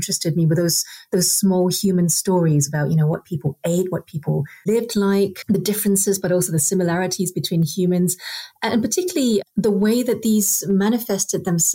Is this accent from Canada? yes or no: no; Singapore; I think the seeds were already planted when I was growing up in Singapore